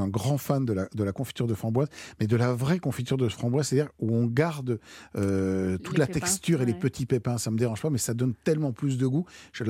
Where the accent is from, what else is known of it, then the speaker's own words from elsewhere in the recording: France; débute assez tardivement, en fait dans les années 1950 chez nous en France.